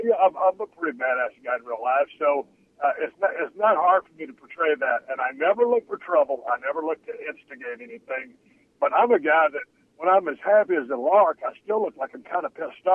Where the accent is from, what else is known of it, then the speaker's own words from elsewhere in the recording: Texas, United States; I grew up in South Texas, water skiing and out there in the Intercoastal Canal in Port O'Connor, Texas.